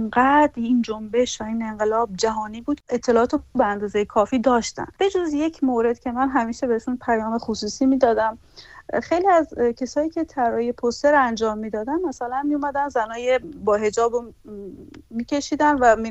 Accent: Iran; born there; من تو ایران به دنیا آمدم، من پاسپورت اروپایی ندارم

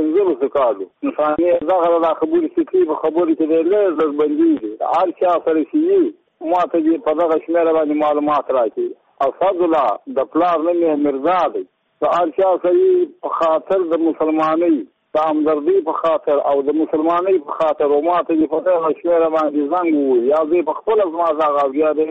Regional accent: Badghis, Afghanistan; زه په خپله د بادغیس له ولایت یم او د مقر د ولسوالۍ یم.

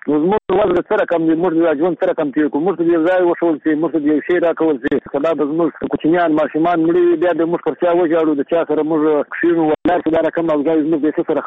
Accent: Afghanistan; موږ د افغانستان یو

